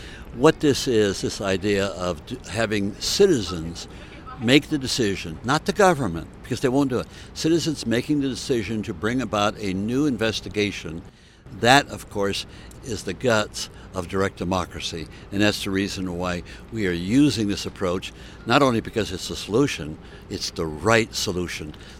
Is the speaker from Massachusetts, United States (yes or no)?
yes; Springfield, Massachusetts, United States; I come to Massachusetts as a native son. I was born in Springfield, and I was educated in Springfield and in Worcester